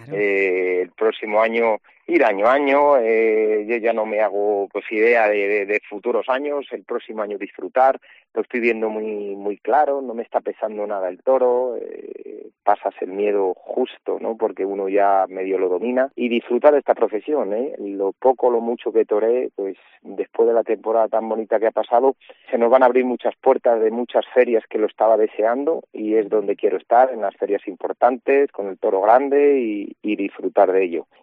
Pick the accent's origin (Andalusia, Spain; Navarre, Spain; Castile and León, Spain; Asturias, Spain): Castile and León, Spain; Ledesma; pues ese festival seguirá de mi mano aquí en mi pueblo, en Ledesma.